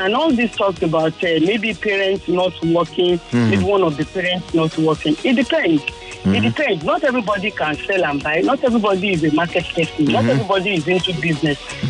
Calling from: Ikeja, Lagos, Nigeria; Yeah, I'm calling from Ikeja and I'm fine.

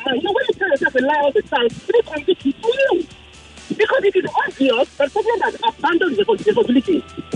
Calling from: Maryland, United States; I'm calling from Maryland.

